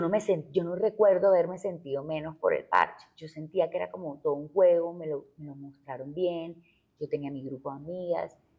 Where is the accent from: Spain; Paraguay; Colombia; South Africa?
Colombia; Barranquilla, Atlántico; Yo vengo de una ciudad complicada. O sea, a mí me encanta Barranquilla, yo soy súper barranquillera y orgullosa de ser barranquillera